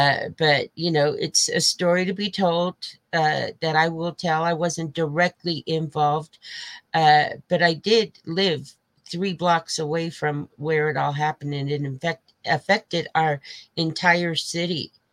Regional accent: Colorado, United States; He brought me back home to my hometown in Colorado, in the state of Colorado, where I'm born and raised.

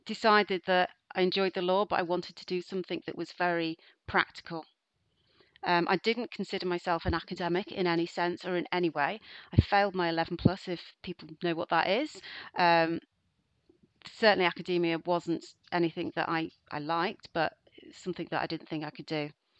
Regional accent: Liverpool, North West England, United Kingdom; And I decided to come back home. I'm from Liverpool

